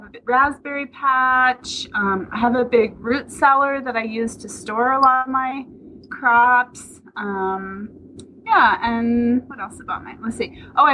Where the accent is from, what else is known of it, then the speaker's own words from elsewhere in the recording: Los Angeles, California, United States; Actually, I grew up in LA. Really? So I was raised in the city, in the suburbs of LA.